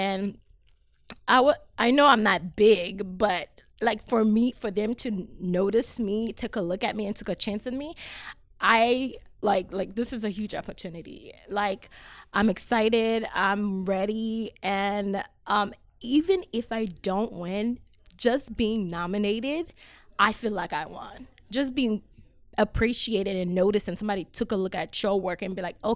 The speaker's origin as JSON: {"language": "English", "country": "Haiti", "said": "I'm originally from Haiti."}